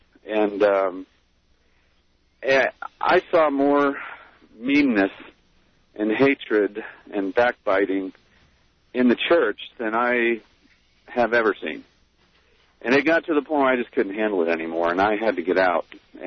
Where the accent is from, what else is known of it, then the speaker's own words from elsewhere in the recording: Florida, United States; I was born and raised in the South, South Florida, sort of around the buckle of the Bible Belt, I guess. And Southern Baptist, went to church twice on Sunday, once on Wednesday, and that's how I was raised.